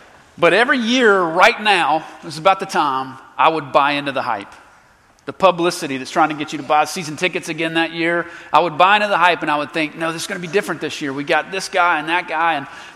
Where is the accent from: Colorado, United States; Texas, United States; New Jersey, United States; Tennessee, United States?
Tennessee, United States; Nashville; I grew up in Nashville